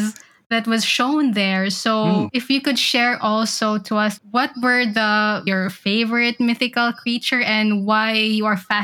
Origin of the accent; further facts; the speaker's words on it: Cebu, Central Visayas, Philippines; He is currently based in New Zealand, but which is also from my hometown, Cebu.